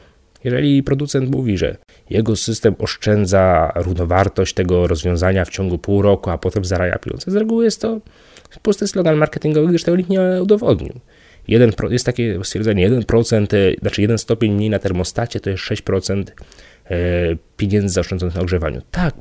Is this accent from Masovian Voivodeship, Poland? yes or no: no; Wrocław, Lower Silesian Voivodeship, Poland; myślałem, że najpierw będziemy zawojowywać Wrocław, skąd pochodzę